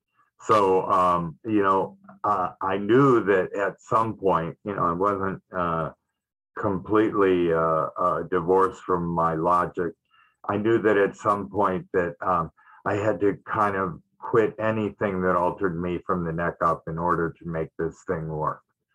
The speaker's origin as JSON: {"language": "English", "town": "Detroit", "region": "Michigan", "country": "United States", "tie": "born or raised there", "said": "So I grew up in Detroit, Michigan, not all that far from Windsor, just across the little bridge there."}